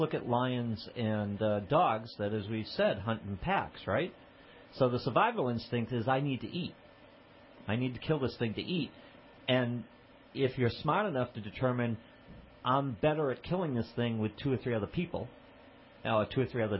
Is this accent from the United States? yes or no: yes; United States; I'm not an immigrant. I'm an American. I was born here.